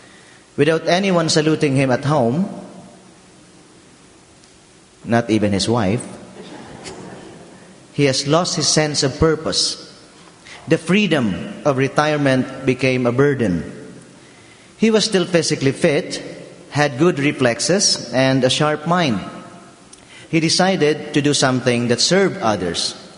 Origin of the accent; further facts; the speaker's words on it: Philippines; And where I came from, in my home country in the Philippines, the yoke is made of wood fashioned by the farmer. I came from an agricultural family.